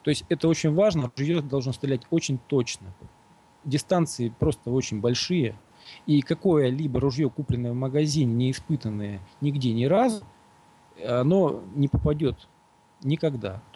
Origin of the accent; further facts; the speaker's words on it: Crimea, Ukraine; я вырос в Крыму. Я с детства знаю, как плавать в волнах